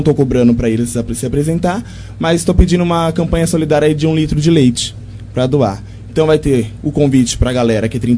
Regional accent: Monte Alto, São Paulo, Brazil; né? Nascido e criado aqui em Monte Alto, lá no bairro Alvorada. Nasci e criado lá, né? E estudei na Escola Juventina, que é no bairro Alvorada mesmo. Depois fui para a Escola Jeremias e para o SESI.

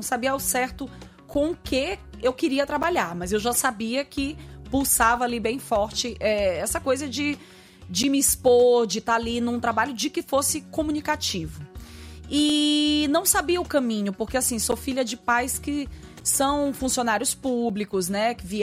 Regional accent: São Luís, Maranhão, Brazil; Eu sou filha de uma pernambucana com um piauiense, mas sou maranhense e ludovicense.

